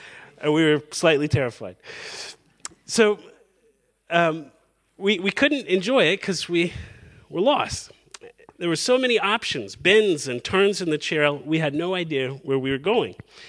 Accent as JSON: {"language": "English", "region": "Virginia", "country": "United States", "said": "I remember once hiking in Virginia, my home state, the Blue Ridge Mountains"}